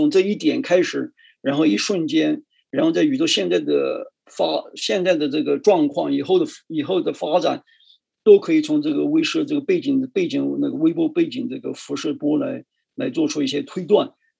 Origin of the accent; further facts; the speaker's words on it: China; 我们中国人，我好像从来没有在中国的那个文化这个书里面或小说里面或诗歌里面很少用这个新郎和勇士来形容太阳